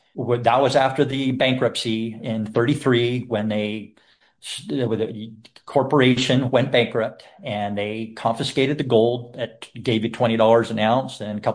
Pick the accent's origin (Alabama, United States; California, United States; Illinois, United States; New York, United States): California, United States; It's so I'm an American. I am a California state citizen.